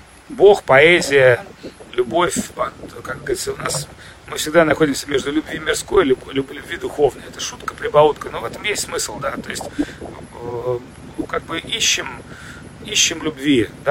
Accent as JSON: {"language": "Russian", "country": "Russia", "tie": "born there", "said": "мы должны также понимать, что мы здесь не виноваты, что мы родились в России."}